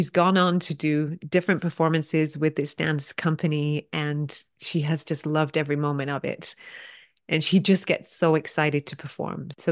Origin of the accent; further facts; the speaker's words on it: England, United Kingdom; I grew up in England. We didn't have ponds that froze because it doesn't get that cold.